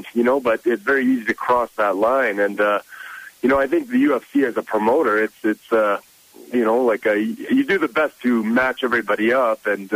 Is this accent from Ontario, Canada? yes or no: no; Calgary, Alberta, Canada; also born or lived in Cedar Falls, United States; My parents moved up to Canada when I was really young. So I was 1 year old when I moved up to Calgary. And, so I've been here ever since.